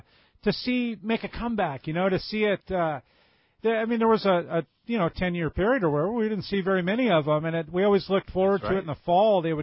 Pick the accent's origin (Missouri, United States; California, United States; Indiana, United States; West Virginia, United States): California, United States; Hawaiian Gardens; I grew up in the Hawaiian Gardens area. We'd ride our little bikes down to Seal Beach and Belmont Pier